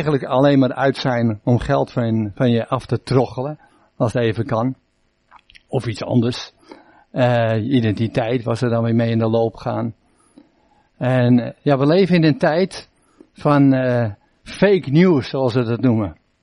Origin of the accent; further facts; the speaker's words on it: Amsterdam, North Holland, Netherlands; ik ben ook een Amsterdammer